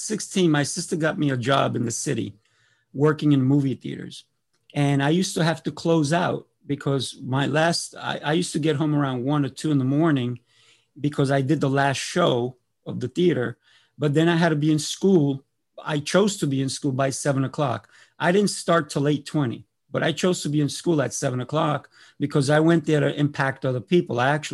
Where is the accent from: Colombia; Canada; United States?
Colombia; Listen, when I grew up in Colombia, I'm Colombian, right? I don't look Spanish, right?